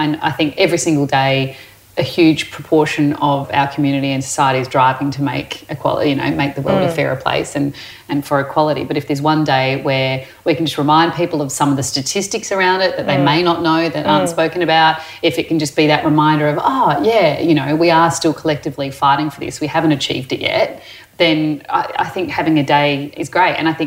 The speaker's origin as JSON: {"language": "English", "town": "Perth", "region": "Western Australia", "country": "Australia", "tie": "born or raised there", "also_born_or_lived": "Adelaide", "said": "I grew up in Perth, born in Adelaide but grew up in Perth."}